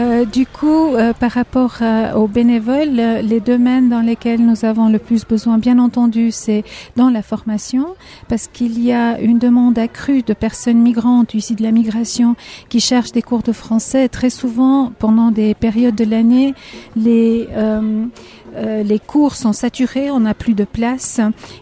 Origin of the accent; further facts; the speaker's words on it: Tirana, Tirana County, Albania; French is a second language; moved away as an adult; now in Switzerland; Alors, moi, je suis venue à l'âge adulte en Suisse. Je suis venue en 92. Je viens de Tirana, d'Albanie.